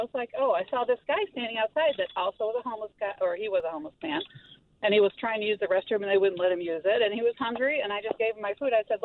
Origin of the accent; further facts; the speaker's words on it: Chicago, Illinois, United States; I'm originally from Chicago